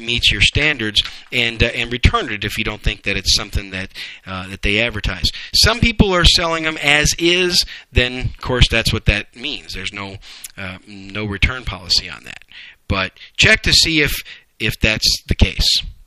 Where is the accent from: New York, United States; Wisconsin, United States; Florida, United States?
Wisconsin, United States; One of them is my home state of Wisconsin. Those pinheads up there in Cheeseland.